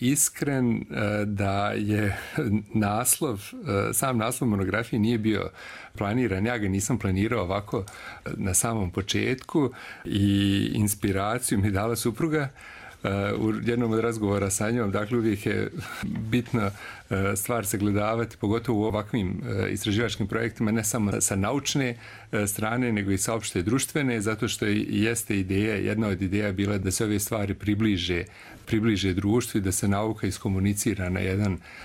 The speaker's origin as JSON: {"language": "Serbian", "town": "Banja Luka", "region": "Republika Srpska", "country": "Bosnia & Herzegovina", "tie": "born or raised there", "said": "ne zato što sam rođen u Banja Luci, zato što sam proveo praktično najveći dio života ovdje"}